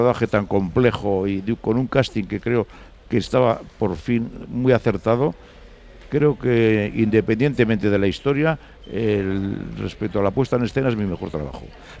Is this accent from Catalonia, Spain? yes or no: no; Bilbao, Basque Country, Spain; Ya soy de Bilbao